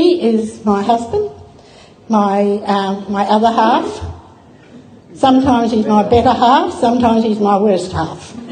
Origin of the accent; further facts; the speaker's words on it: Windale, New South Wales, Australia; also born or lived in Gateshead; We come from Lake Macquarie in a town called Windale. I think everybody here would know Windale. It is 97% government housing, or was in the 90s.